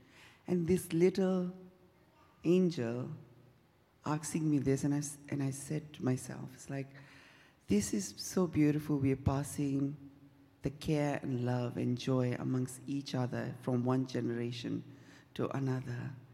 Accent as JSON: {"language": "English", "country": "Fiji", "tie": "born or raised there", "said": "When I was a kid, growing up in Fiji, fog was a very rare sight."}